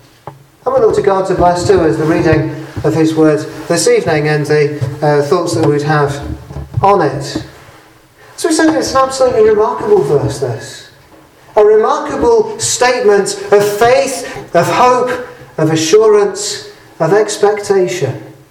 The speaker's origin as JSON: {"language": "English", "region": "England", "country": "United Kingdom", "said": "Well, I'm English"}